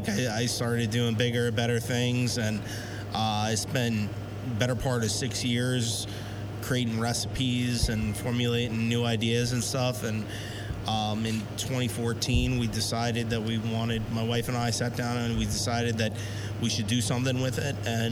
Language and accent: English; Bayonne, New Jersey, United States; I grew up in Bayonne, actually.